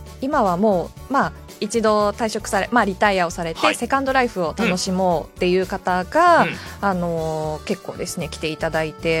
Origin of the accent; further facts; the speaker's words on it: Kitakyushu, Fukuoka, Japan; そうですね、もう生まれも育ちもと言いますか